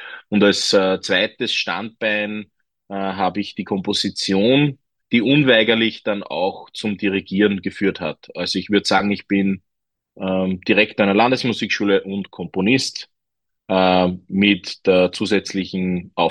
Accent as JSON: {"language": "German", "region": "Upper Austria", "country": "Austria", "tie": "born or raised there", "said": "Natürlich ist bei uns in Oberösterreich die Blasmusik extrem präsent im Alltag."}